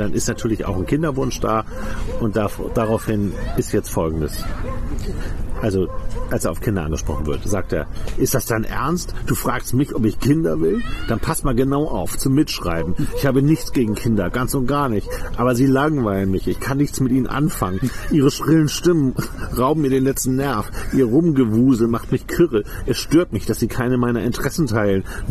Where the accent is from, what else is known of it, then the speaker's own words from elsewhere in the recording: France; German is a second language; Ich bin Franzose. Ich habe mir meinen Akzent abtrainiert.